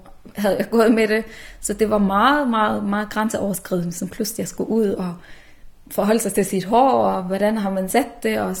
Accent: Odense, Region of Southern Denmark, Denmark; og jeg er 26 år. Jeg er født og opvokset i Danmark, i Odense, hvor jeg har boet i 20 år af mit liv. Mine forældre kommer fra Mellemøsten, de er begge født i Libanon

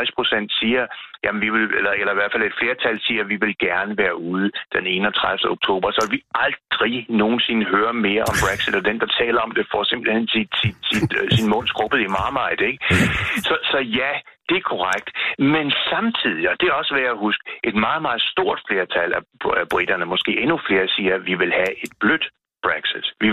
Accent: West Jutland, Denmark; jeg sætter aldrig penge på nogen, fordi jeg er fra Vestjylland.

